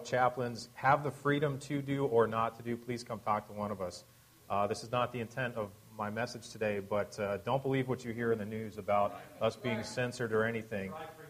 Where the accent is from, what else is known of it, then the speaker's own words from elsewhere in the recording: Pensacola, Florida, United States; now in California, United States; I grew up in Pensacola, Florida. My dad taught at Pensacola Christian College for 20, 25 years.